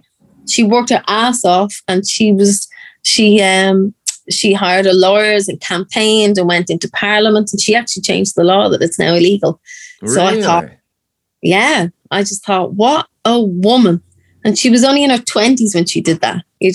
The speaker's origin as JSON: {"language": "English", "country": "Ireland", "said": "I am Irish, and I am female, and I'm from a line of strong women."}